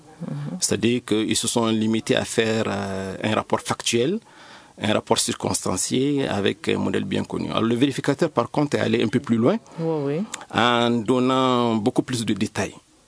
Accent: Mali; en tant que Malien, on ne peut que déplorer la situation qui prévaut

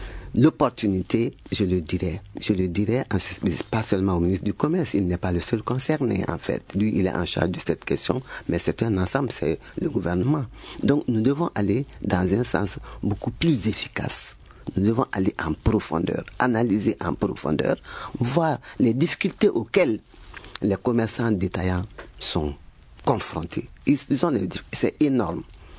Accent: Mali; Nous sommes tous des Maliens

